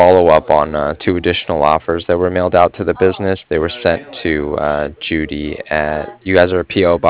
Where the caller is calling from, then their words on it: Cardiff, Wales, United Kingdom; I'm calling from Cardiff.